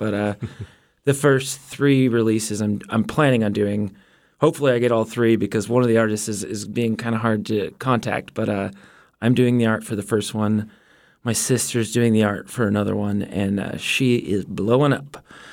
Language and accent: English; Fort Yukon, Alaska, United States; I am Gwich'in Athabascan, and I was raised in Fort Yukon.